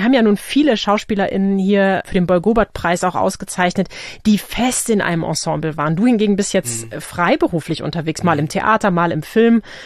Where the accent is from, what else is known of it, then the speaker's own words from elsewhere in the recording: Hamburg, Germany; Und da würde mich natürlich hier als Hamburgerin interessieren